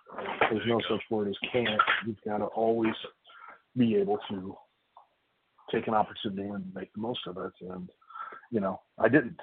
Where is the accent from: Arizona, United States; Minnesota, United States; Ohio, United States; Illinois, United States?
Ohio, United States; Lima; Cause I grew up in Lima, which is up in the northwest corner.